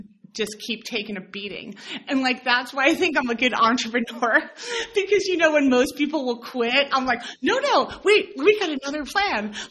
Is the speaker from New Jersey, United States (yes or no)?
yes; New Jersey, United States; also born or lived in New York City; Well, you know, I'm from New Jersey. I've lost my accent, I believe. And, you know, I lived in New York City for a long time.